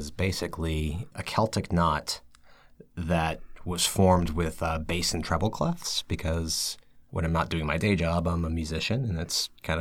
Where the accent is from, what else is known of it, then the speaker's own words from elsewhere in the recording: Massachusetts, United States; And so, yes, I grew up in Massachusetts, and my parents now live in Portland, Maine.